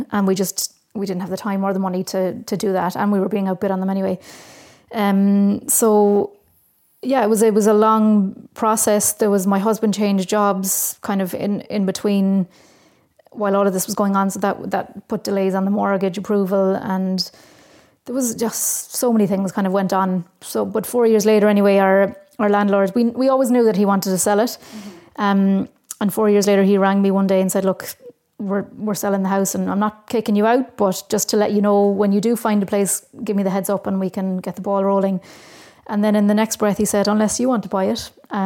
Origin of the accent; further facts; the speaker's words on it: Munster, Ireland; Yeah, I'm from Tipperary. I went to college in Cork many years ago